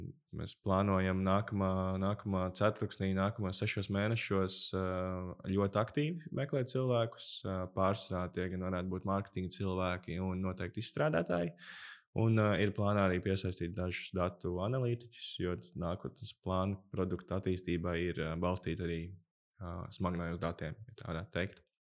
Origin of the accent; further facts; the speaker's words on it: Liepāja, Kurzeme, Latvia; mēs abi esam no Liepājas